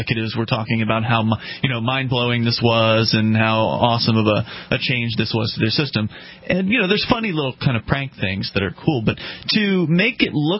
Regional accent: Florida, United States; Also, some good news out of nearby where we grew up, Mark, down there in Parrish, Florida. We're from the Sarasota-Bradenton area.

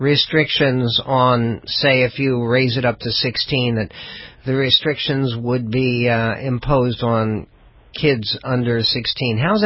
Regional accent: San Diego, California, United States; which actually is I mentioned before, my growing up in San Diego. My dad used to teach at San Diego State, my late father, years and years ago.

